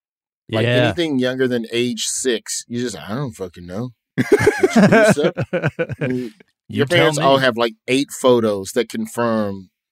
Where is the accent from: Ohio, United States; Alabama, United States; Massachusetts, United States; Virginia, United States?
Alabama, United States; I'm from Alabama. So that's like the soundtrack of my childhood, bro.